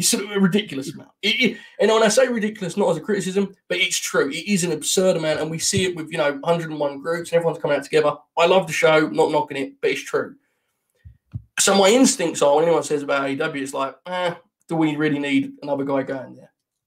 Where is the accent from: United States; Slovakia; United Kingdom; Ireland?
United Kingdom; I'm a British journeyman who's travelled the world.